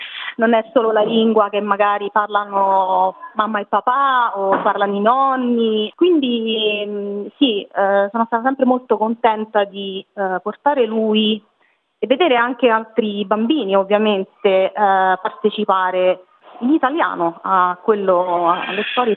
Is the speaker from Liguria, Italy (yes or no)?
no; Civitavecchia, Lazio, Italy; now in Australia; E sono originaria di Civitavecchia, in provincia di Roma.